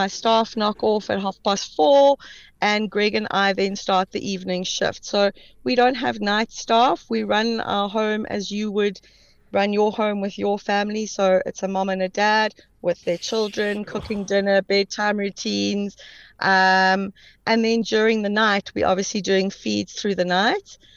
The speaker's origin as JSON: {"language": "English", "town": "Sandton", "region": "Gauteng", "country": "South Africa", "tie": "born or raised there", "said": "So I grew up in Sandton."}